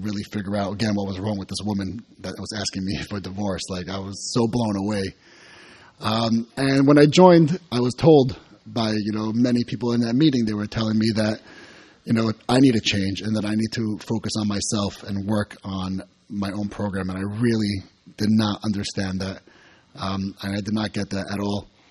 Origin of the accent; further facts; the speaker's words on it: New York, United States; I'm from New York.